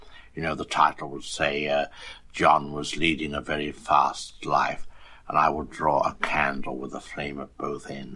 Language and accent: English; London, United Kingdom; You know, I'm a Londoner, and I was quite a devotee of the theatre at a very early age